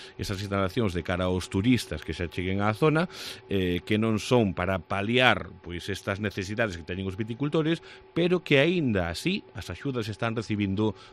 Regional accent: Vilalba, Galicia, Spain; nos que somos de Vilalba

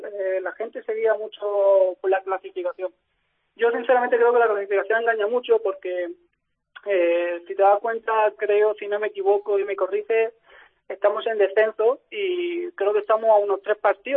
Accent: Algeciras, Andalusia, Spain; Bueno, yo soy de Algeciras, ¿vale? Porque hay mucha gente que confunde un poco de dónde soy, porque sé que se piensan que soy de Cádiz Capital, pero bueno, yo soy de Algeciras.

